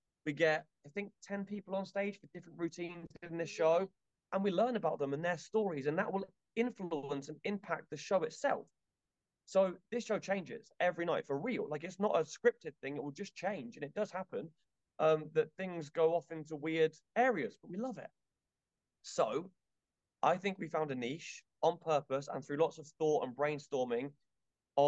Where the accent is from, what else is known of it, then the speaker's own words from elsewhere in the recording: England, United Kingdom; So we have London and phone boxes and things ring and we talk, and we are very English British, and that helps us because we're different.